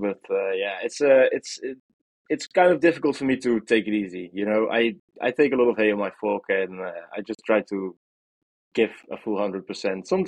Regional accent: Netherlands; English is a second language; I'm from the Netherlands. So in the Netherlands, as you might know, the hardcore scene is quite popular.

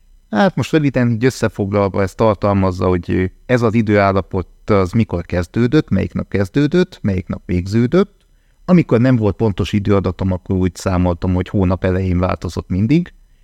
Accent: Viszák, Vas, Hungary; én ugye az őrségből származom, Viszákról, egy apró kis faluról, érdekességként meg lehet jegyezni, hogy a Szabadságszobornak a modellje is Viszákról származik, szóval Viszákról származtam el, hát ugye Viszák egy apró 200 fős falu

